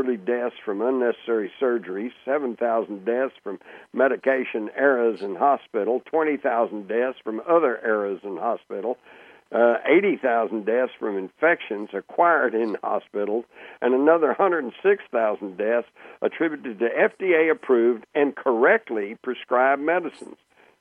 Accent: Texas, United States; I grew up in Texas. We took guns to school, all right?

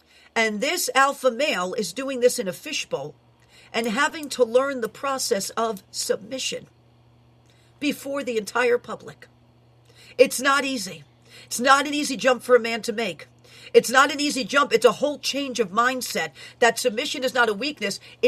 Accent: New York City, New York, United States; I know some of you think I yell, but I'm Italian from the Bronx, and that this is how I'm wired, people.

